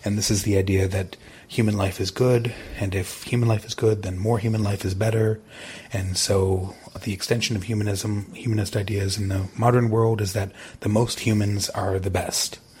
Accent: Michigan, United States; now in Berkeley, United States; I'm an anarchist publisher. I live in Berkeley, California, and I'm from Michigan.

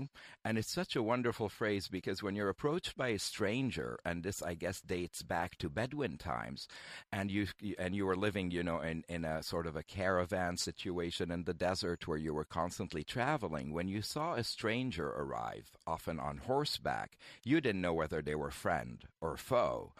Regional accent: Lebanon; also born or lived in Jordan; Born and raised in Lebanon, but also in Jordan

